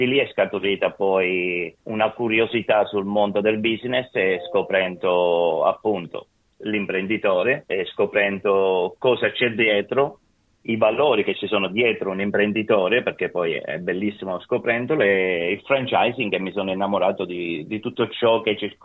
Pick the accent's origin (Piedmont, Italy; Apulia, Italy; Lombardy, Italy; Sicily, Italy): Sicily, Italy; now in Australia; Dalla Sicilia, si sente dall'accento, dai. Cerchiamo pure di mantenere il nostro accento perché è bello poi conservare un po' di cultura delle nostre terre.